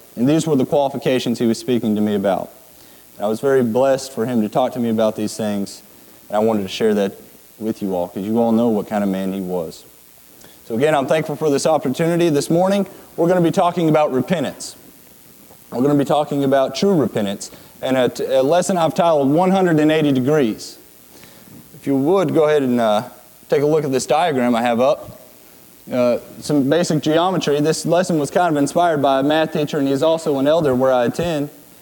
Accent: Lexington, Kentucky, United States; I'm from Lexington, Kentucky. I worship at Overland Church of Christ in Lawrenceburg.

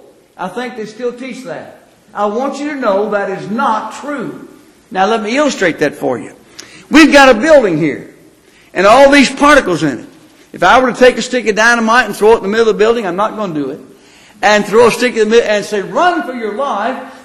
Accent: Louisville, Kentucky, United States; My wife and I we grew up in Louisville, Kentucky, and spent a lot of our time down here when we were teenagers.

